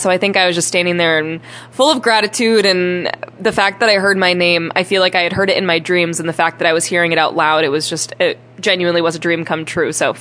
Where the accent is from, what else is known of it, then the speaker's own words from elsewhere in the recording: Minnesota, United States; I'm from the Twin Cities area, and that was really just my entire world.